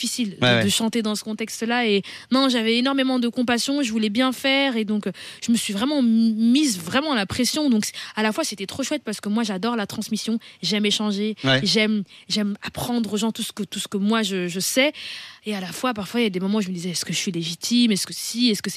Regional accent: Denderleeuw, Flanders, Belgium; also born or lived in Brussels; Non, je suis née à Bruxelles, mais j'ai grandi à Denderleux.

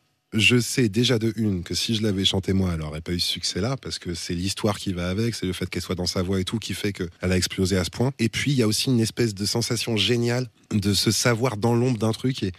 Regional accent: Caen, Normandy, France; Ah non, en fait, on est de Caen tous les deux.

